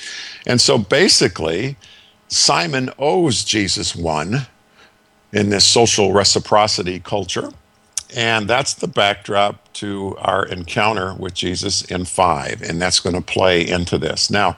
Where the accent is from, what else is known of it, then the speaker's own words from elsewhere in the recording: Michigan, United States; Okay, I'm from Michigan.